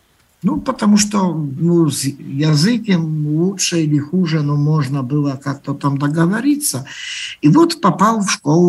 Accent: Poland; я учитель из Польши

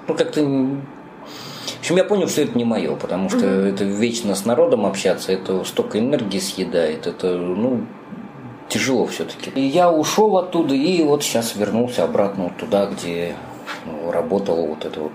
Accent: Saint Petersburg, Russia; Родился я в Санкт-Петербурге. Я человек детдомовский. У меня своих родителей не было. Меня бросили. Жил я в детском доме, потом на Шаумяна в интернате.

